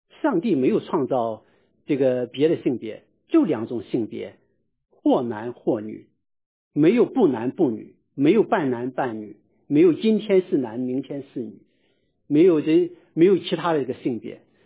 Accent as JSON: {"language": "Chinese", "region": "Shandong", "country": "China", "tie": "born or raised there", "said": "那我个人小时候，我出生在山东的一个小山村，我可能跟那时候农村的男孩子有些不一样。"}